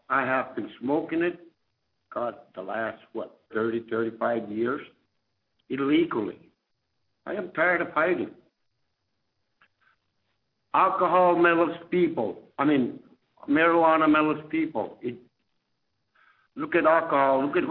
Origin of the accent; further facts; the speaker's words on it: Barrow, Alaska, United States; I was born and raised in Barrow.